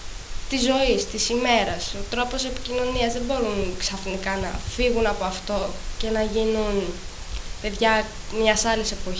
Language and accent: Greek; Halki, South Aegean, Greece; επειδή εμείς μεγαλώσαμε στη Χάλκη σε άλλη εποχή από τα παιδιά που μεγαλώνουν τώρα